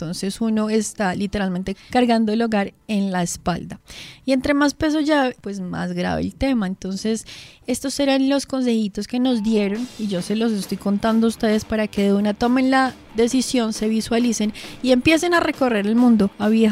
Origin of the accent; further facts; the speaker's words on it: Colombia; Ya como colombianos, el pasaporte está cada vez más cómodo